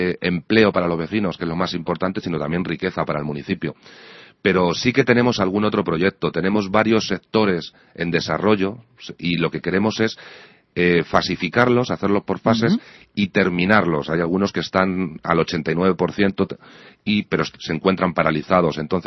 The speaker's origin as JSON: {"language": "Spanish", "town": "Ciudad Real", "region": "Castilla-La Mancha", "country": "Spain", "said": "Yo soy de Ciudad Real y me gusta ir a visitar a la familia"}